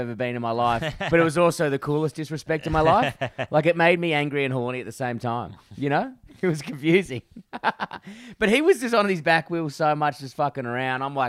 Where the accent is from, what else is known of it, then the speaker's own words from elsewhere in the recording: Perth, Western Australia, Australia; which was red clay and rocks, which is my hometown of Perth.